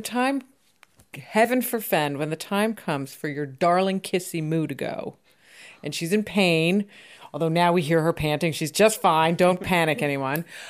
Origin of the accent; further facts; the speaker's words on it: New York, United States; And of course, being New Yorker, I'm obsessed with real estate.